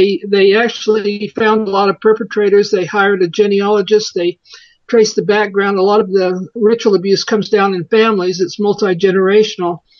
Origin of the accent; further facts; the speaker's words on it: Utah, United States; I'm from Utah, where the LDS Church is located